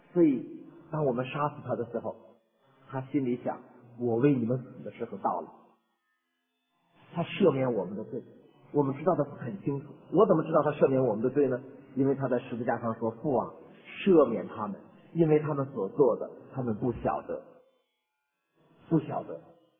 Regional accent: China; 我们中国人是天啊，向老天爷

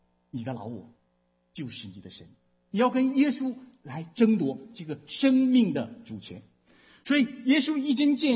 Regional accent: Northeast China, China; also born or lived in Shenzhen, China; 作为我们在中国长大的背景，啊，特别是作为我一个东北人，啊，我生长的环境就是非常重视这样的一个人际关系和人脉的。

